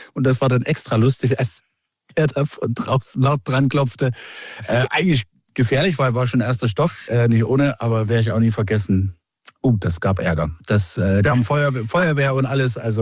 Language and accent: German; Leipzig, Saxony, Germany; ich bin aus Leipzig, wir haben so Altbauten gehabt